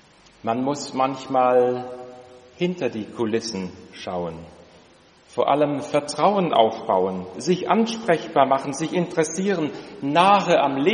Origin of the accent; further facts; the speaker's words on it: Berlin, Germany; Ich sagte Ihnen, ich komme aus Berlin